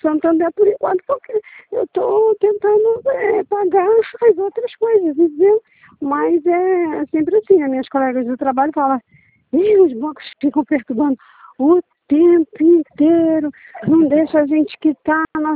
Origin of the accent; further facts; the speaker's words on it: Rio de Janeiro, Brazil; sou aqui do Rio de Janeiro.